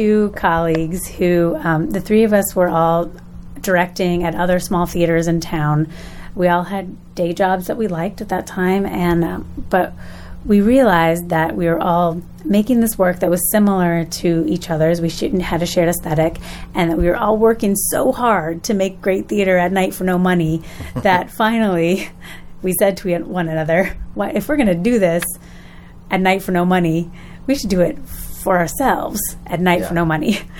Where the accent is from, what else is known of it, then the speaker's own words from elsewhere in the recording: Louisville, Kentucky, United States; While I was there and while I was growing up in Louisville, I always just assumed I'd have to go somewhere else to have my career, you know.